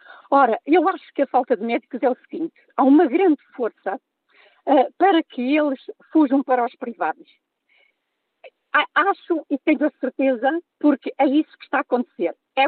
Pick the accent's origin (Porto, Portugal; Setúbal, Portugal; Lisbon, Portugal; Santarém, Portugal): Lisbon, Portugal; Oeiras; Sou do Oeiras, mas sou do posto de Passo de Arcos.